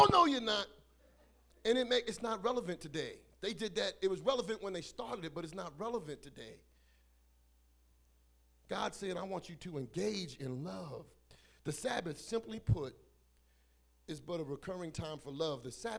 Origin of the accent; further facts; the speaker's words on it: New York, United States; I'm from New York, so I know Frank Perdue.